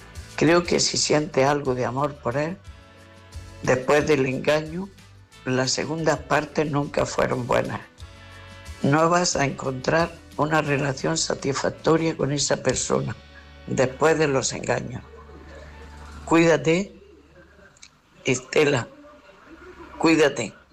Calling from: Almería, Andalusia, Spain; de Almería.

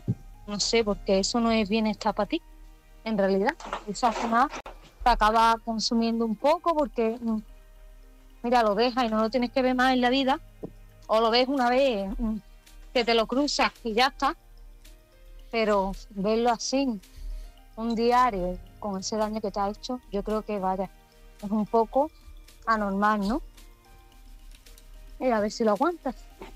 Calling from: Malaga, Andalusia, Spain; de Málaga.

